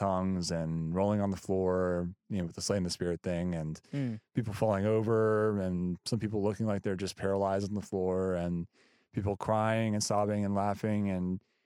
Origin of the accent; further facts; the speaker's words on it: United States; I'm just I'm just this American guy that's, it's cool that I'm there because I'm American. I'm in like this country no one's ever heard of.